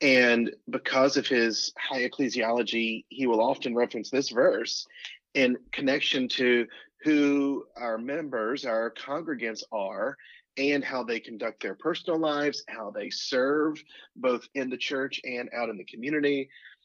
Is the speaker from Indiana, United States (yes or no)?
no; Georgia, United States; I grew up in the Methodist tradition.